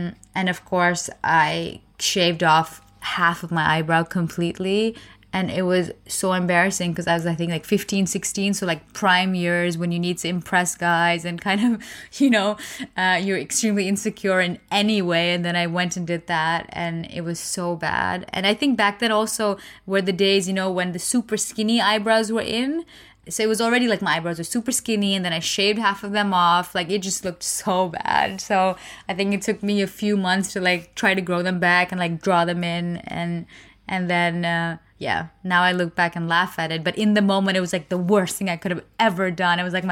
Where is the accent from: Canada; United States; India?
India; I just notice a difference because I'm Indian. We learn it from like childhood.